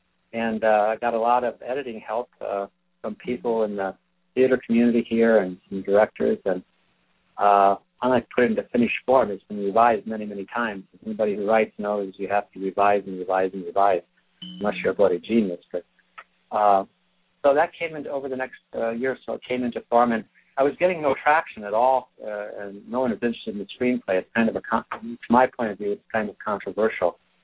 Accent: Midwest, United States; I grew up in the Midwest, so for most of my life. Well, for the first 34 years of my life, and it never occurred to me I'd move to Hawaii

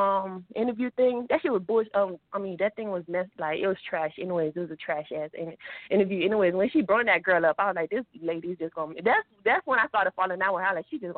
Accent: Miami, Florida, United States; now in Missouri, United States; I'm from Florida, from Miami, Florida, where I work at, number white folks. I'm in Missouri right now.

